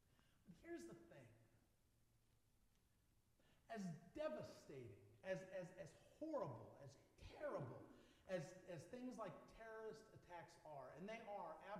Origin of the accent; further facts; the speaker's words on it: United States; And I'm American.